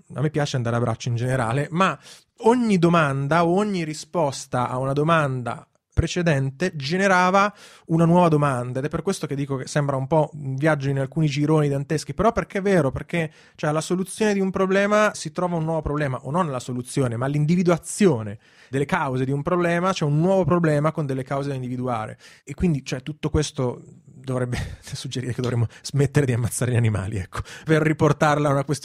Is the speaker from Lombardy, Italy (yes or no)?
yes; Cremona, Lombardy, Italy; Io sono di Cremona